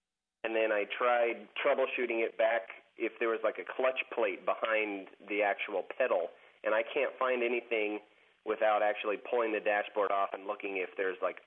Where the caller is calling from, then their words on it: Spokane, Washington, United States; I'm calling from Spokane, Washington.